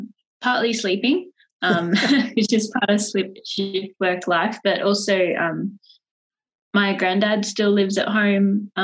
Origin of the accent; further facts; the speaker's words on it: New South Wales, Australia; So I grew up in the Inner West, which is only about a 20-minute drive from Auburn.